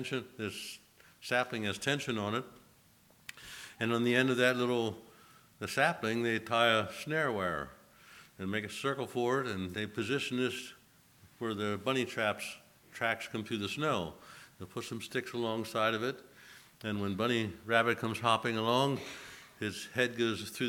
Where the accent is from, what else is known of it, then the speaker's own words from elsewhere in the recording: Pennsylvania, United States; I grew up in Pennsylvania